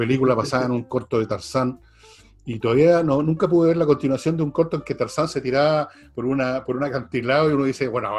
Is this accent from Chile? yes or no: yes; Chile; como yo y como tantos chilenos, tenemos una pyme en miniatura